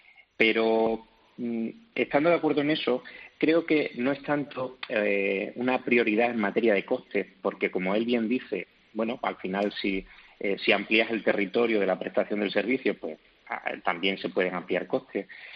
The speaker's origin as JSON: {"language": "Spanish", "region": "Extremadura", "country": "Spain", "said": "mi tierra, Extremadura, donde tenemos cerca de 400 municipios."}